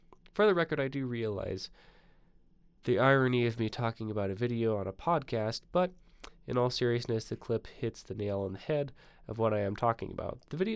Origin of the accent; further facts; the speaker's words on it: Colorado, United States; when I was growing up, I would have lighthearted but nonetheless intense debates about what region my home state of Colorado resided in.